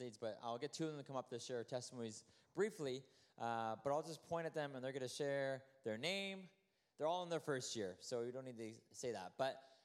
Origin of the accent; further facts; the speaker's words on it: Regina, Saskatchewan, Canada; also born or lived in Turkey; Just so you know a bit about me, I'm originally from Regina. I grew up there, went to the college when I was for 4 years.